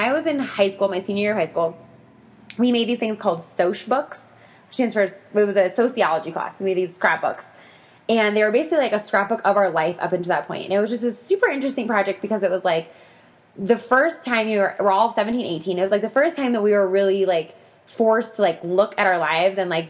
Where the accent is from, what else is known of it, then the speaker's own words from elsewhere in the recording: Boulder, Colorado, United States; I went to Boulder. So I grew up in Boulder